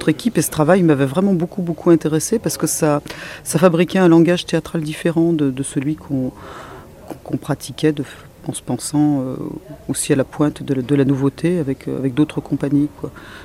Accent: Lyon, Auvergne-Rhône-Alpes, France; D'abord, moi, c'est une drôle d'histoire parce que je suis originaire de Lyon

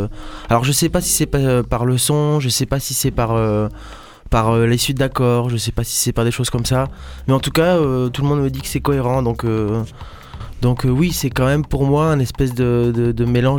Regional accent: Nancy, Grand Est, France; born there; qui habitent là où je suis né, à Nancy

